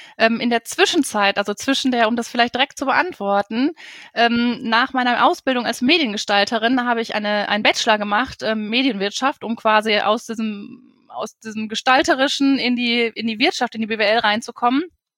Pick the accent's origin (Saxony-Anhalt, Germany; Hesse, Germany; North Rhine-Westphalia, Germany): North Rhine-Westphalia, Germany; Bielefeld; Bielefeld. Also ich bin Ur-Bielefelderin, ein Bielefelder Urgestein.